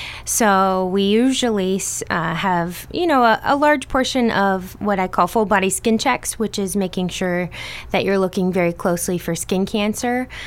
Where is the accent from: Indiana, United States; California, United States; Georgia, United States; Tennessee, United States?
Indiana, United States; I'm from the Midwest, from Indiana originally.